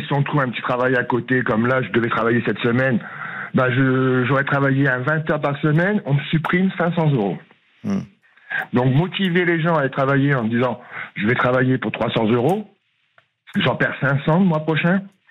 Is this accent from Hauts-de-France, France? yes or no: yes; Chivres-Val, Hauts-de-France, France; alors moi je suis de Chivreval, dans un petit village à côté de Soissons.